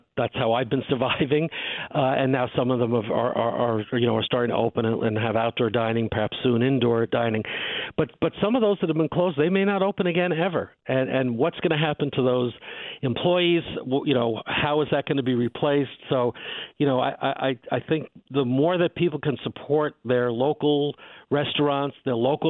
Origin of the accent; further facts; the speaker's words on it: Great Neck, New York, United States; I know back in my hometown in Great Neck, I drove by the other day in a restaurant that had been there for as long as I can remember.